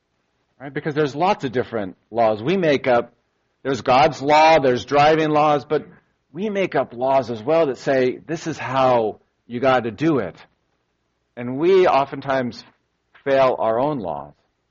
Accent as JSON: {"language": "English", "region": "the South", "country": "United States", "tie": "born or raised there", "said": "I'm a kind person. I grew up in the South."}